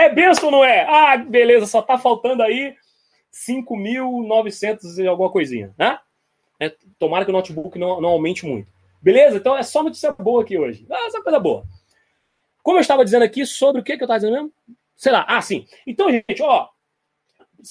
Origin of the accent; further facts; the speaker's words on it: Rio Claro, São Paulo, Brazil; Eu sou de Rio Claro, São Paulo.